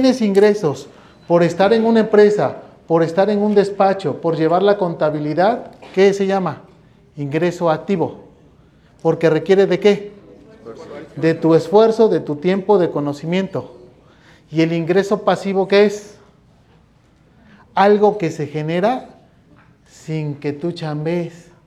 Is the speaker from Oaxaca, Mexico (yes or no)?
yes; Huajuapan, Oaxaca, Mexico; also born or lived in Xalapa, Veracruz; Yo tenía una casa en Jalapa cuando yo estuve en Jalapa, Veracruz, varios años, luego me vine a Oaxaca otra vez, yo soy de Huajuapan, pero aquí tengo toda mi vida casi.